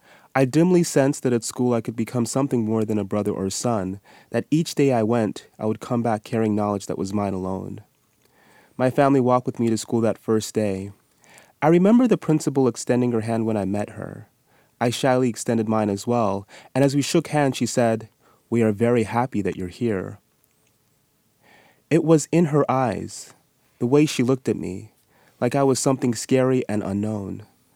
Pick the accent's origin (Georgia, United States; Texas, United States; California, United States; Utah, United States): Utah, United States; born or raised there